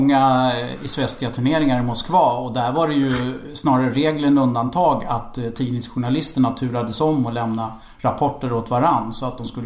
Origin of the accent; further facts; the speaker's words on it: Stockholm, Stockholm County, Sweden; för jag är stockholmare så att jag pratar så här.